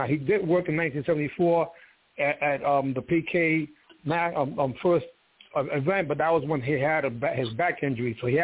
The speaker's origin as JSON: {"language": "English", "town": "New York City", "region": "New York", "country": "United States", "tie": "born or raised there", "said": "Growing up in the Bronx during the crack era, I wanted to be away as often as possible to earn income in martial arts tournaments because I was a father, age 17."}